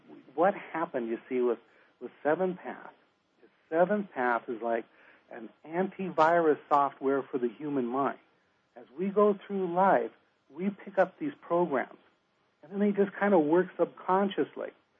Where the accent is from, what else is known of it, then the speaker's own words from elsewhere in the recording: Los Angeles, California, United States; also born or lived in Orange County / North Dakota / Minnesota; I'm originally from Los Angeles and lived in Orange County before we came to Minnesota, and it's time for me to go home after 24 years in North Dakota and Minnesota.